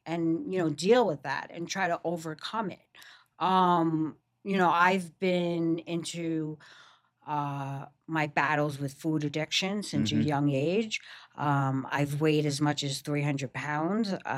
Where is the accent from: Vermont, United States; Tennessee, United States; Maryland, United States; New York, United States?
New York, United States; Long Island; And we had a lot of Italians and Jewish people where I grew up in Long Island.